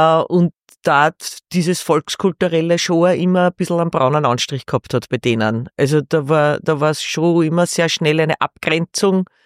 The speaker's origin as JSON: {"language": "German", "town": "Hainburg", "region": "Lower Austria", "country": "Austria", "tie": "born there", "said": "ich bin ja gebürtige Heimburgerin. Und bei uns, wenn man drüber nachdenkt, war ja das irgendwie deutsch, Österreich, also deutsch sprechend, österreichisch, slowakisch sprechend."}